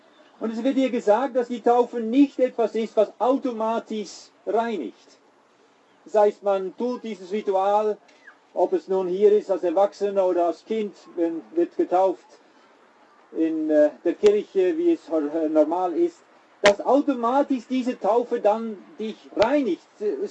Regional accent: Netherlands; German is a second language; now in Herborn-Seebach, Germany; ich bin Holländer, deswegen ein etwas eigenartigen Zungenschlag. Aber ich wohne in Herborn-Seebach

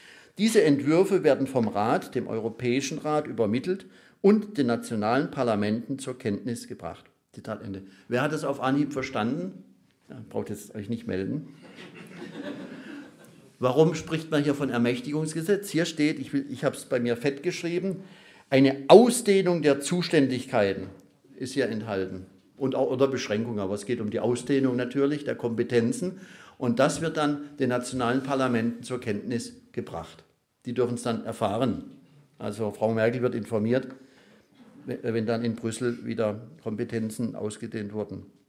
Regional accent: Pforzheim, Baden-Württemberg, Germany; in meiner Heimatstadt Pforzheim war das so. Als ich noch Student war

